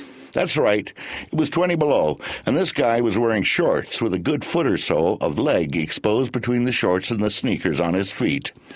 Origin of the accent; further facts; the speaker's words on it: Edmonton, Alberta, Canada; When I was growing up in Edmonton, mothers wouldn't let their kids out the door unless they were swaddled head to toe